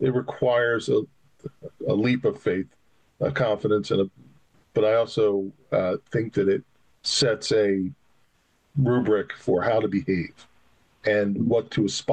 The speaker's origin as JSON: {"language": "English", "town": "Pennsville", "region": "New Jersey", "country": "United States", "said": "Deep South Jersey, Pennsville, exit one on the turnpike, one sister."}